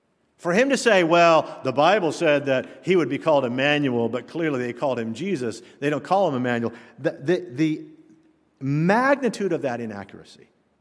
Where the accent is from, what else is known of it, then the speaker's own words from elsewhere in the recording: Satellite Beach, Florida, United States; Now, then Dad was transferred back to the United States, Satellite Beach, Florida, and growing up in Florida, I lost it. I lost all of the fluency.